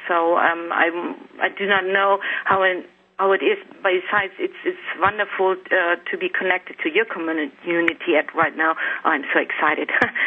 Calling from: Schleswig-Holstein, Germany; English is a second language; I'm calling in from Germany. It's a nice town called Bachterheide. It's near Hamburg.

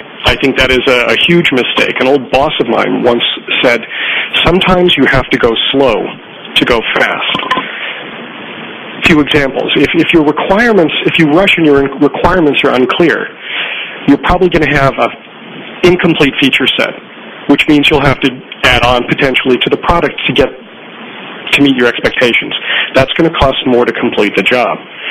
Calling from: London, United Kingdom; I'm calling from London.

